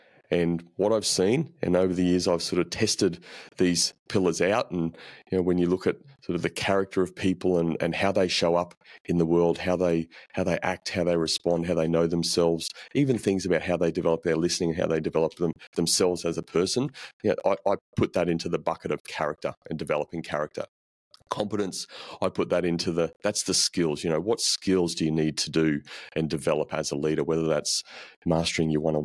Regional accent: Queensland, Australia; You know, I grew up in Queensland, as I said a bit earlier. So it's a little bit warmer up there than sort of New South Wales

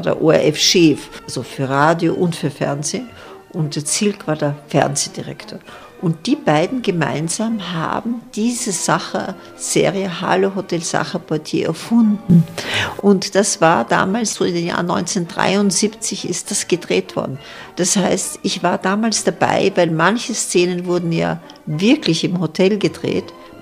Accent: Vienna, Austria; ich bin Wienerin, ich war in der Schule in Wien, ich habe studiert in Wien, da kenne ich wahnsinnig viele Leute. Und Tirolerisch kann ich leider immer noch nicht

